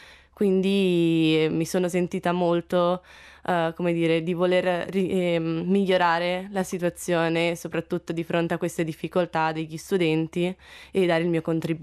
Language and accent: Italian; Cesena, Emilia-Romagna, Italy; now in Bolzano, Italy; Io sono di Cesena dell'Emilia Romagna e attualmente studio qui a Bolzano